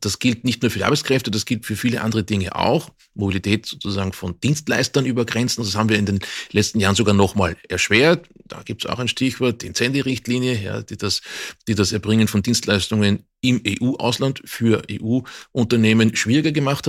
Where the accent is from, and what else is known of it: Austria